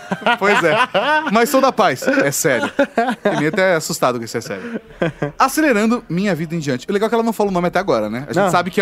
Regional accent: São Paulo, Brazil; Sou paulista, fotógrafa, social media e ousadamente desenhista.

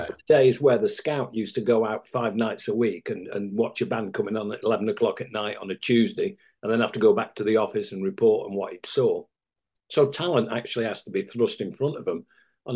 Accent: Manchester, North West England, United Kingdom; I know venues in Manchester, my hometown, aren't like what they used to be.

